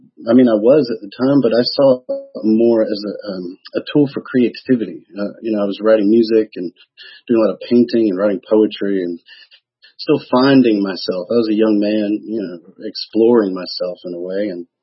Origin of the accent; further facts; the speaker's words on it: the South, United States; I was fascinated by Masonry because growing up in the South, it's something that's very prevalent.